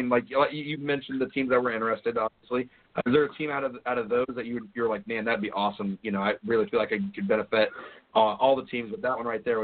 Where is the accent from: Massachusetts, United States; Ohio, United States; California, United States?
Ohio, United States; I have, you know, I'm this, you know, we're from Ohio.